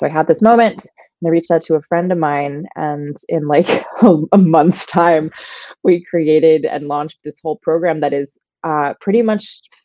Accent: New York, United States; now in Los Angeles, United States; No, I am a New Yorker, like true and true, born and raised.

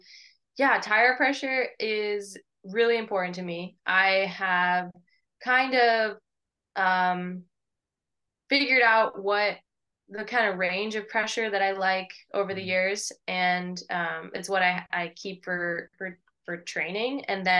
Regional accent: California, United States; I grew up in California

